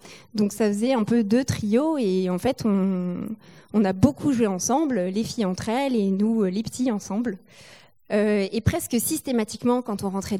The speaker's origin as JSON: {"language": "French", "town": "Nantes", "region": "Pays de la Loire", "country": "France", "tie": "born or raised there", "said": "j'ai grandi à Nantes dans une famille chrétienne, dans une maison avec un jardin"}